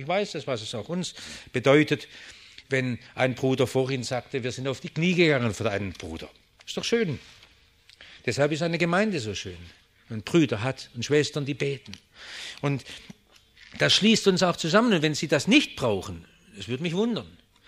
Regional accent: Germany; dass wir als Deutsche oft so schwer tun, einen anderen anzusprechen und ihm ein wenig Liebe zu zeigen.

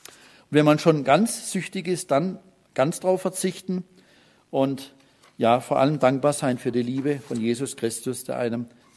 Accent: Pforzheim, Baden-Württemberg, Germany; Es gab jetzt gerade einen Fall in Pforzheim, in meiner Heimatstadt, in einem Nachbarort.

